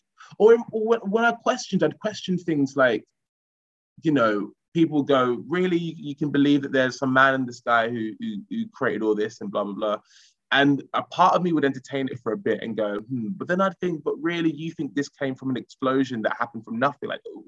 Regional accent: Romford, London, United Kingdom; where I grew up in Collier Row in Romford, all the churches there were quite connected really well.

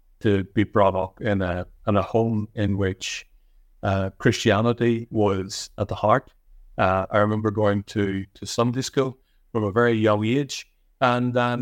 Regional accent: Northern Ireland, United Kingdom; We grew up in Northern Ireland, as you probably would recognize, during the Troubles. I was very young when the Troubles began, and for a great number of years, that was our reality. But I enjoyed life in Northern Ireland.

